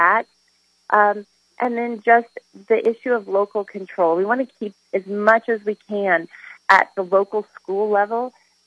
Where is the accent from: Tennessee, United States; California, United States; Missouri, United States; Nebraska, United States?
Nebraska, United States; North Platte; I was born and raised in North Platte, and my husband and I have chosen to raise our family there, too.